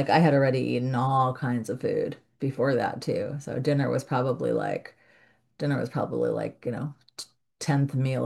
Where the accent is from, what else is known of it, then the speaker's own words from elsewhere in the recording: New York City, New York, United States; I grew up in Greenwich Village, New York, and there was like food everywhere.